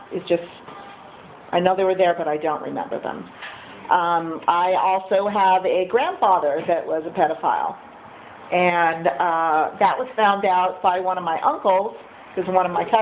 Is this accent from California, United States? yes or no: yes; Bakersfield, California, United States; born there; I was born in Bakersfield. So let's start with the Bakersfield jokes.